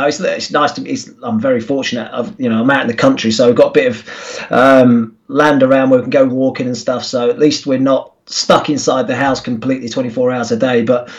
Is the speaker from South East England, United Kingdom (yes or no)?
no; Bury, North West England, United Kingdom; born there; I was born in Bury.